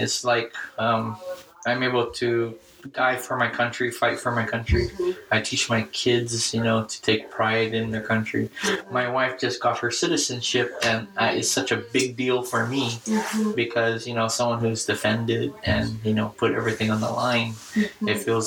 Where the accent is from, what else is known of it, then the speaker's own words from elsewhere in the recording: Guam; When I was growing up on Guam, my father concentrated on English really for us